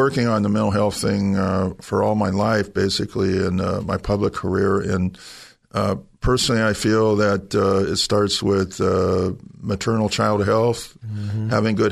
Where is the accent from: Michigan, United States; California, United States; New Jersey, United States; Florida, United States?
California, United States; San Jose; Well, I'm a native of San Jose. I grew up in San Jose, and I got 9 brothers and sisters.